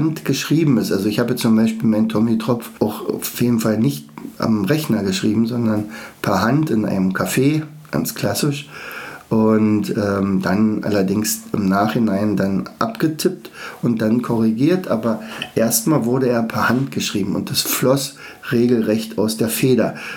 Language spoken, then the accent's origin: German; East Germany, Germany; wir kommen ja aus der DDR